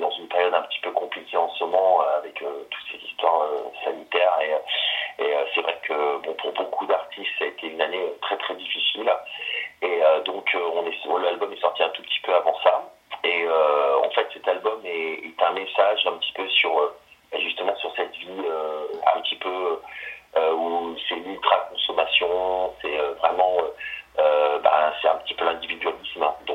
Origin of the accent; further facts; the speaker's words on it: Nouvelle-Aquitaine, France; Voilà, moi je suis pourtant originaire de Charente-Maritime